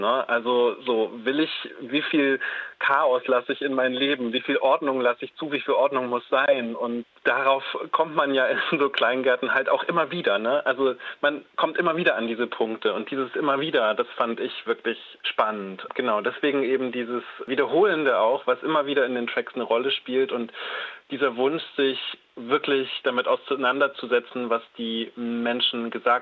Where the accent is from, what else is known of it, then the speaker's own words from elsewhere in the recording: West Germany, Germany; wir sind beide ja im Westen groß geworden. Meine Eltern kommen jetzt zwar aus dem Sozialismus, aber eben nicht aus der DDR.